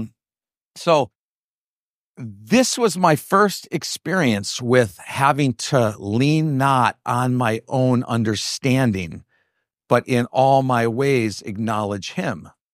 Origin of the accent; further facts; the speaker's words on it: Ohio, United States; I really have this opportunity back home in Ohio, in my hometown.